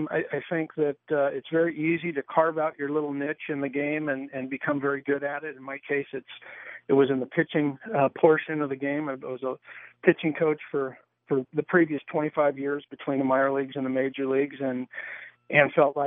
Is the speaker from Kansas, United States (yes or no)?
no; California, United States; We're both from the Bay Area. We both went to a lot of Golden State Warrior games as kids.